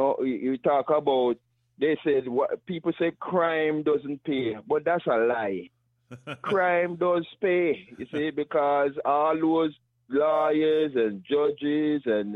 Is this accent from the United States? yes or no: no; Jamaica; when I was growing up in Jamaica, you know, we have a English dialect we call Patois, right?